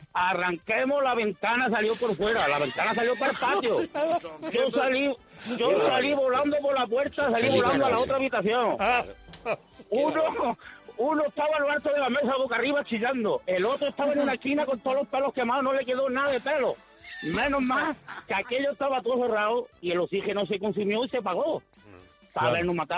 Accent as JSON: {"language": "Spanish", "town": "Linares", "region": "Andalusia", "country": "Spain", "said": "Mi madre tiene una casa de pueblo, soy de Linares."}